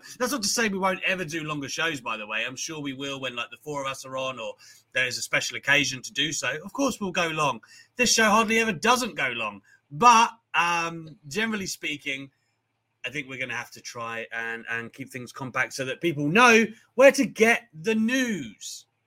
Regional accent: Ireland; I'm Irish, and I will whip that ass.

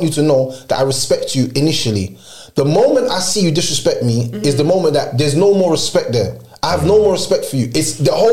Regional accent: Jamaica; because I'm Jamaican

